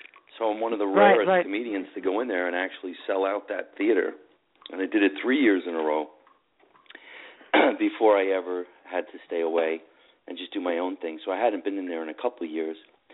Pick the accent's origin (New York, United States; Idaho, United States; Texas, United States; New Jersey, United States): New Jersey, United States; Scotch Plains; I was born in Jersey City. I grew up in Scotch Plains.